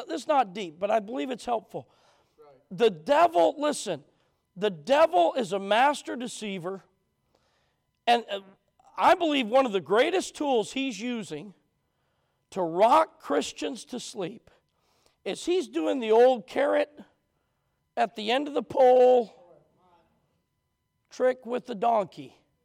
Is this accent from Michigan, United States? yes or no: no; Kentucky, United States; the church I grew up in Kentucky